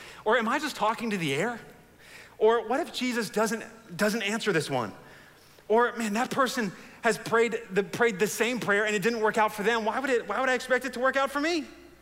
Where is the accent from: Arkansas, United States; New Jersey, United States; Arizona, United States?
New Jersey, United States; And we'd always go to the Jersey Shore growing up in New Jersey.